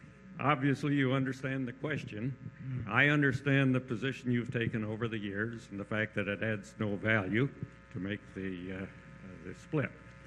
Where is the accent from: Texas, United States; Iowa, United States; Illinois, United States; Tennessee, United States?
Illinois, United States; Rockford; from Rockford, Illinois.